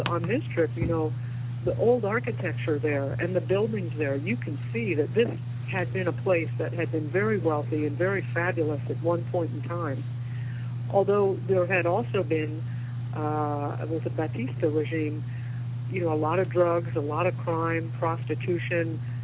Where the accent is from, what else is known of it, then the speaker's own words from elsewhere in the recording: Florida, United States; I grew up in South Florida.